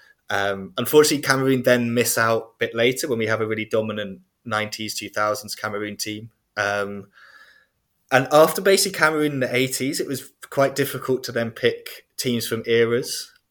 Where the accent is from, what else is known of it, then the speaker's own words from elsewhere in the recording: England, United Kingdom; me and you, obviously, Scott, we are English or UK based people who are very interested in Belgian football.